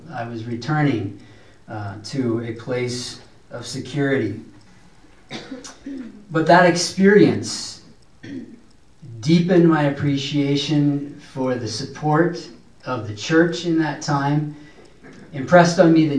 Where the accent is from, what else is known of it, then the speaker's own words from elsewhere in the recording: Goshen, Indiana, United States; I grew up in Goshen, Indiana